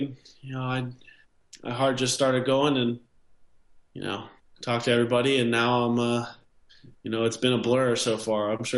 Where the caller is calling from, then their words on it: Columbus, Ohio, United States; I'm calling you from my house in Columbus.